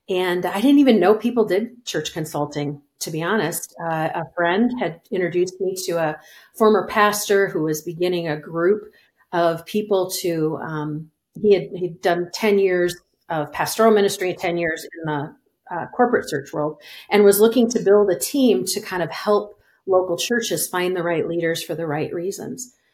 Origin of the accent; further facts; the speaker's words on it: Minnesota, United States; I am a Minnesota girl. I was born and raised in Minnesota, where it is very cold this time of year.